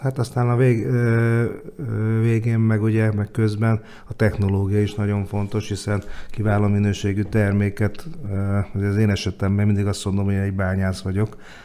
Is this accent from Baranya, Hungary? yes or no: no; Kecskemét, Bács-Kiskun, Hungary; now in Budapest, Hungary; először ugye kecskeméti vagyok a Kecskeméti Sportklubnak